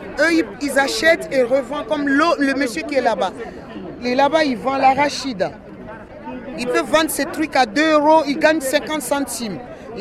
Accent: Republic of the Congo; Moi, je viens du Congo.

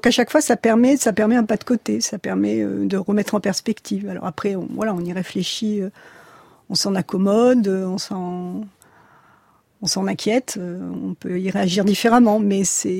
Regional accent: La Rochelle, Nouvelle-Aquitaine, France; moi, j'ai grandi à La Rochelle, ville balnéaire, dont j'ai profité.

